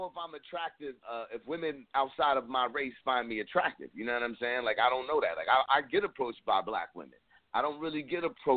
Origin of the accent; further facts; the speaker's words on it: East Coast, United States; now in US Northwest; I'm going to tell you what that messes me up here in the Northwest. Growing up on the East Coast, you could tell a girl